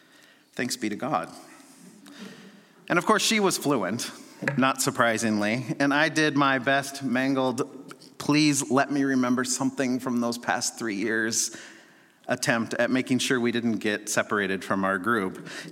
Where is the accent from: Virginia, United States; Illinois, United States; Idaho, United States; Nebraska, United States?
Nebraska, United States; Lincoln; because I grew up in Lincoln, Nebraska, and it seems silly to me now